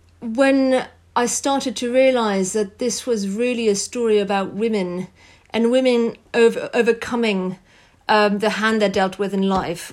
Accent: France; Well, my mother, you know, moved from Germany when she was 18 and rebuilt her life in France. I grew up in France.

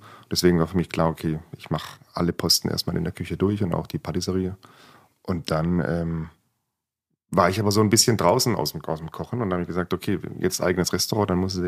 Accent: Baden-Württemberg, Germany; also born or lived in Wangen; Dann ging es in den Hegau in Süddeutschland, nicht weit vom Bodensee. Genau, und dort bin ich im kleinen Dörfchen aufgewachsen, in Weiterding, Hölzing, genau, ein kleines Dorf, damals 800 Einwohner, mittlerweile ja das Dorf bestimmt so ein bisschen mehr.

